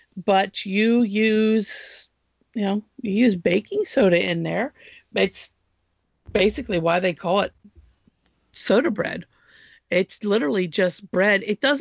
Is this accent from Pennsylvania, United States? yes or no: yes; Pennsylvania, United States; I grew up in Pennsylvania. I am English, Irish, a little bit of Potawatomi